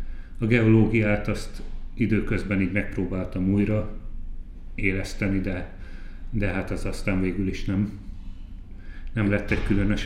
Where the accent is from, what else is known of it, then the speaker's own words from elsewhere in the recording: Veszprém, Veszprém County, Hungary; Veszprémben születtem, ott jártam gimnáziumba is